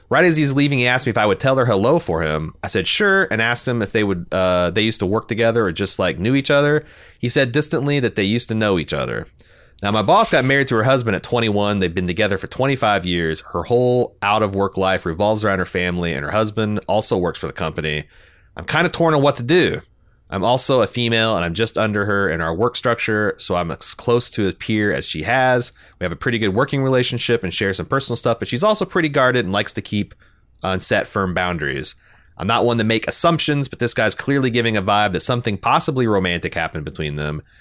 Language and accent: English; Sheldon, Iowa, United States; I'm from Sheldon, Iowa, a small town of 5,000 people, mentioned last week as having the worst mascot.